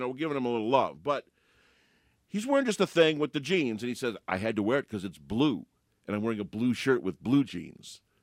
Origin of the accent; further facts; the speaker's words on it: Chicago, Illinois, United States; also born or lived in Milwaukee, United States; I was a Cub fan growing up in Chicago. Yes, born in Milwaukee, grew up in Chicago.